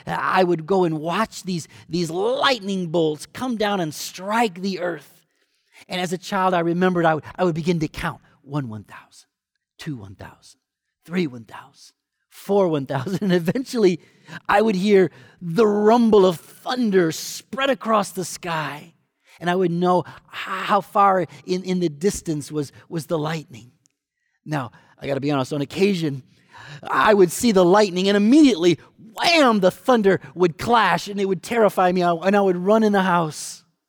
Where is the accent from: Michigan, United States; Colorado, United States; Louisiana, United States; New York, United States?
Michigan, United States; As a child, I grew up in Michigan.